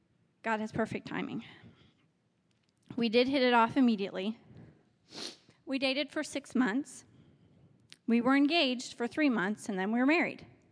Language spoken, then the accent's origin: English; Iola, United States; I was raised in Iola, which is just an hour and a half away